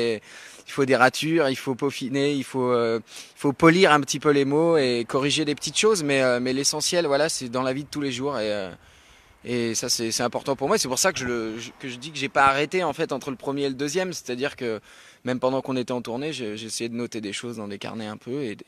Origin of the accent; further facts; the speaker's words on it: Nouvelle-Aquitaine, France; J'ai grandi dans la Creuse, donc c'est difficile de faire plus rural que la Creuse. Et je suis fils de prof aussi.